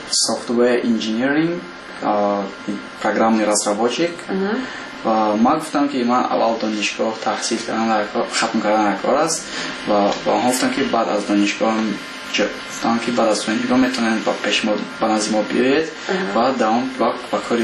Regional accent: Tajikistan; بعد یک چند سال با تاجیکستان میکردم برای آنکه وطن خودم رو بلند بردارم

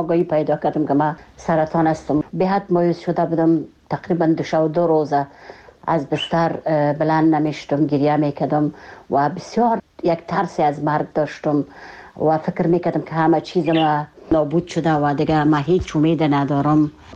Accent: Kabul, Afghanistan

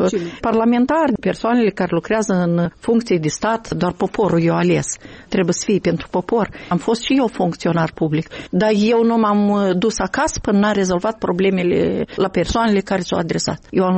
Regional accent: Krasnoyarsk, Krasnoyarsk Krai, Russia; first language Russian; Romanian is a second language; moved away; Eu sunt din Krasnoiarsk venită. Eu acolo m-am născut, acolo am trăit. Pentru mine limba rusă e limba maternă. Eu am învățat aici limba de stat.

